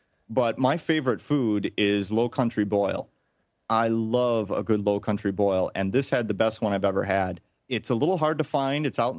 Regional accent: Chicago, Illinois, United States; I'm from Chicago, but I was born in the wrong place. I should have been born in the South because I love all that food down there.

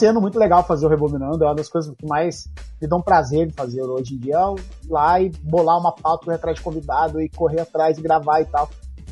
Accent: Salto do Itararé, Paraná, Brazil; eu fazia uma viagem muito longa para minha cidade natal, que é Salto do Itararé

